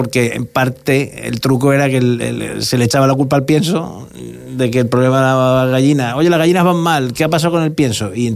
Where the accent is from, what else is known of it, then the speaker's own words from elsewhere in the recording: Andalusia, Spain; cuando yo hice la carrera, que la hice en Córdoba, porque soy andaluz